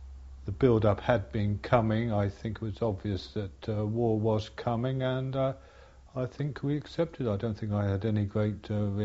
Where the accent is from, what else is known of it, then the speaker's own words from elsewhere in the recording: Southend-on-Sea, East of England, United Kingdom; born there; I was born in Southend-on-Sea in Essex in 1923.